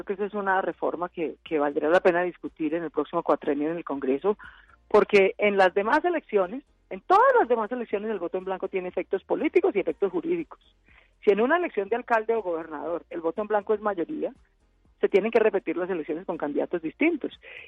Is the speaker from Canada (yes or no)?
no; Colombia; Somos colombianos todos